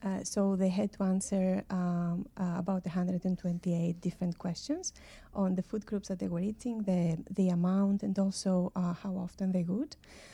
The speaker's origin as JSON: {"language": "English", "country": "Greece", "second_language": "English", "said": "Yes, yes, I come from Greece."}